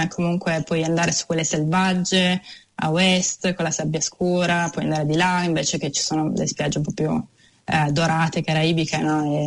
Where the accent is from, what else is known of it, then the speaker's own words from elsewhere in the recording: Turin, Piedmont, Italy; now in Auckland, New Zealand; in questo momento non vivo vicino al mare, però per me da torinese